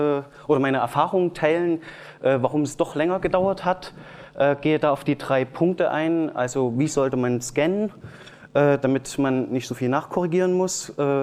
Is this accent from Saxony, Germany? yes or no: yes; Leipzig, Saxony, Germany; Ja, ich komme aus Leipzig.